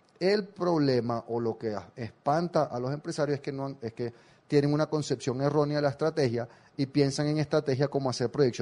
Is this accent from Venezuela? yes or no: yes; Venezuela; Yo que soy de Venezuela, ahí sí lo vivimos fuertemente